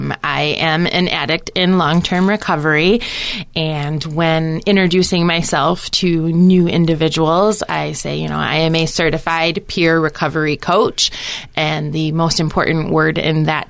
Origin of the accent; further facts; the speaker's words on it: Michigan, United States; I grew up here in Lenawee County. I'm a graduate of Onstead High School.